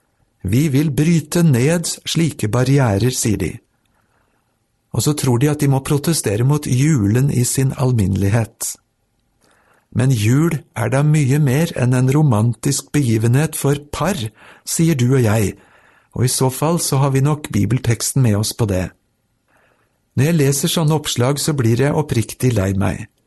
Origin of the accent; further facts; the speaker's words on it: Japan; Jeg vokste selv opp i Japan, og det er Japan dette er hentet fra.